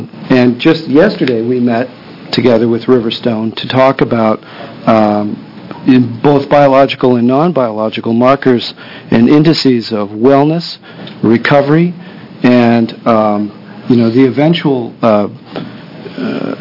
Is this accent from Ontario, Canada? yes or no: yes; Toronto, Ontario, Canada; moved away as an adult; also born or lived in Belgium / Ohio, United States; I'm Canadian. I grew up in Toronto. I went to medical school in Belgium, and I did my residency training in Cleveland, Ohio